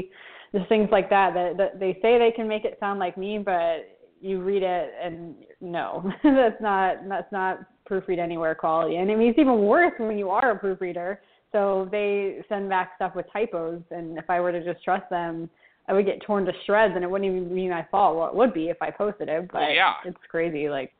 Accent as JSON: {"language": "English", "region": "Florida", "country": "United States", "tie": "born or raised there", "lives_now": "Buenos Aires, Argentina", "said": "I'm in Buenos Aires, Argentina, but I grew up in Florida, so yes."}